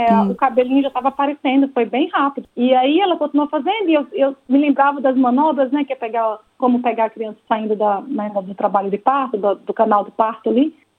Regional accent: Alagoas, Brazil; accent: Alagoan; now in Australia; que elas falam com o meu sotaque de alagoana, inclusive.

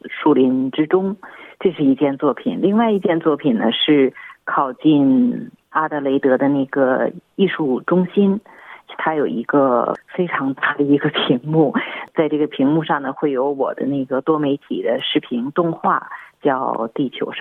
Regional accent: Beijing, China; moved away; 对，我是出生在北京，来这儿也有30多年了。那么对我来讲呢，很多的文化积淀呢，都是小的时候跟着爷爷奶奶长大熏陶出来的。

